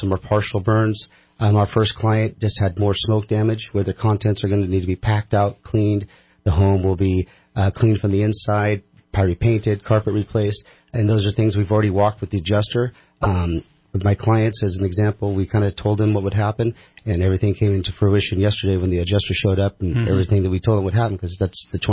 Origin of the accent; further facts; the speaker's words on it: Redding, California, United States; now in Sacramento, United States; Yeah, I grew up here in Redding with the Shasta High School, and since moved to Sacramento.